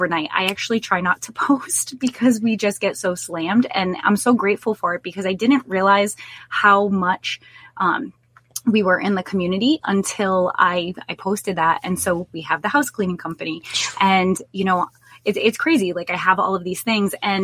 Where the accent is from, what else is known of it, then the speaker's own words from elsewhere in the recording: New Bedford, Massachusetts, United States; So I am originally from New Bedford, Massachusetts, and anyone who knows anything about New Bedford, Whaling City, capital of the world, awesome place to visit, great, great community. Growing up, it wasn't that great.